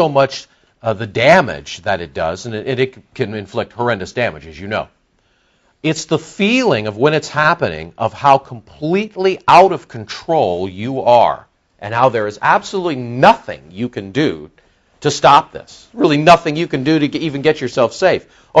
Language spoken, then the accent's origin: English; Los Angeles, California, United States; You know, and I'm from Los Angeles. You know, I grew up with earthquakes.